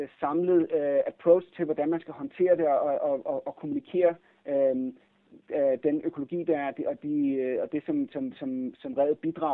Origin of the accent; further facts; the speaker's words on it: Capital Region, Denmark; Jeg er vokset op på Bornholm rent faktisk, og har brugt meget tid ved vandet og snorklet rundt og så videre.